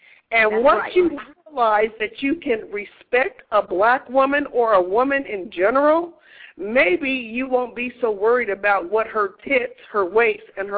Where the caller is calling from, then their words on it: Las Vegas, Nevada, United States; I'm calling from Las Vegas.